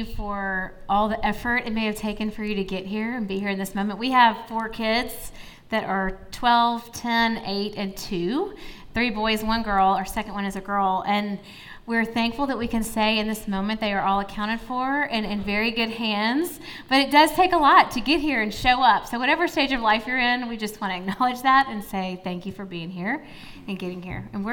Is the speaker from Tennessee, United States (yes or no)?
yes; Memphis, Tennessee, United States; I grew up in Memphis, Tennessee, and David grew up in Mississippi, and we both went to the University of Mississippi, Ole Miss